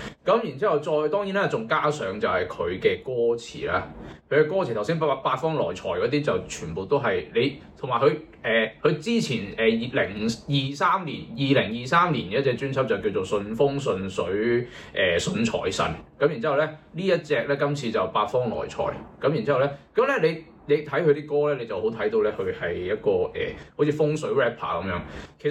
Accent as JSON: {"language": "Cantonese", "country": "Hong Kong", "said": "即係好似我哋香港人講嗰啲歪音普通話咁。"}